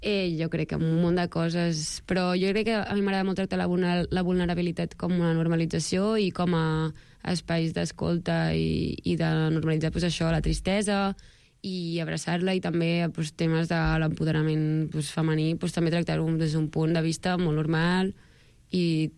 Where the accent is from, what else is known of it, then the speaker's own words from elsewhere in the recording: Sabadell, Catalonia, Spain; que sóc de Sabadell i encara no havia tocat.